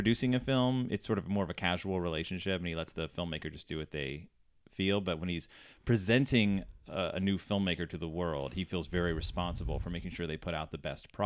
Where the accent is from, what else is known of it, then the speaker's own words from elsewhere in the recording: Texas, United States; As a Mexican growing up in Texas, I will tell you right now that saying Spanish was just a general term we used.